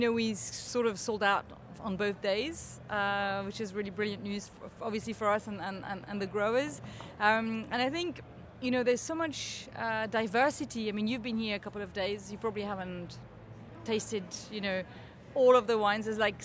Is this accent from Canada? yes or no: no; London, United Kingdom; born there; yes, we are coming over from Europe. We were born in London